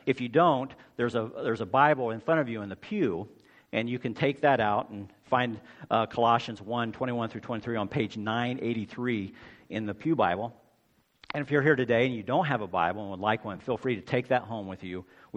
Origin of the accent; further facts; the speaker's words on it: Dallas, Texas, United States; also born or lived in Los Angeles; growing up in Dallas in the 1980s, being gay wasn't an option.